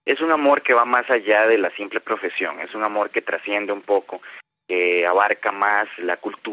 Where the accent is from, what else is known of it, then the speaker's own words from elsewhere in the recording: Costa Rica; aunque soy nativo de Costa Rica, donde se habla el español